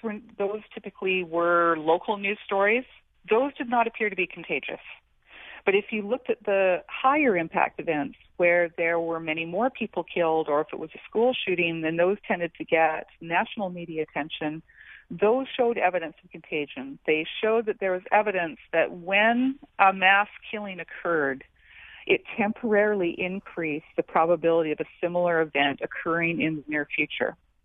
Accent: Canada; I immigrated here, I'm Canadian, I immigrated here 18 years ago

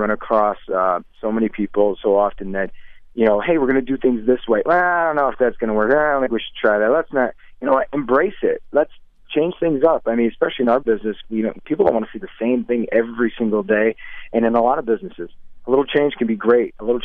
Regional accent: Florida, United States; also born or lived in Lansing, United States; I was born in Lansing, even though I was raised in Florida. I spent summers here, so I knew a lot of people

